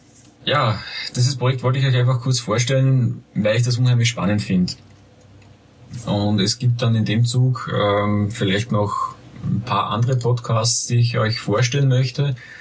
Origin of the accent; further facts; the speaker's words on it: Austria; Da dürfte offensichtlich auch bei uns in Österreich irgendwie die rechtliche Situation ein bisschen anders sein.